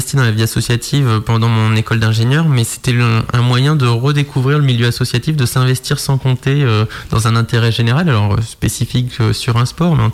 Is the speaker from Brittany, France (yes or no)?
yes; Saint-Brieuc, Brittany, France; Alors, j'ai grandi en Bretagne, à Saint-Brieuc exactement.